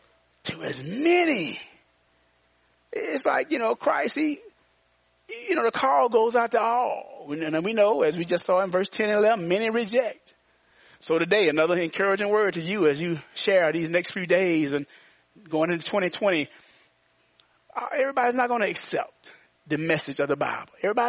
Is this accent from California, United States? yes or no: no; Arkansas, United States; he's from Alabama and I'm from Arkansas.